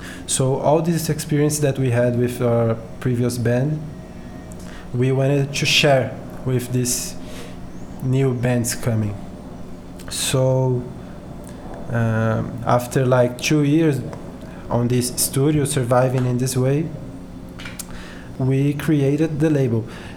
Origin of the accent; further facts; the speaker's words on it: São Paulo, Brazil; English is a second language; I have 30 years old. I'm from Sao Paulo.